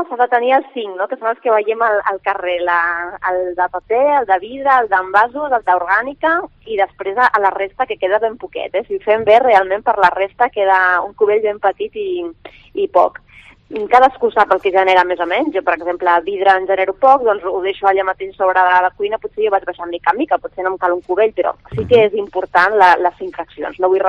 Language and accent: Catalan; Catalonia, Spain; Sí, jo crec que com a catalana, i t'ho dic orgullosa